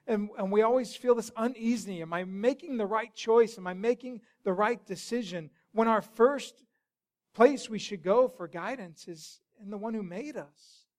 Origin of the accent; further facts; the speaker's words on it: Colorado, United States; I grew up in God's country, otherwise known as Colorado, and it was beautiful seeing snow-peaked mountains year-round and panning for gold and beautiful rivers.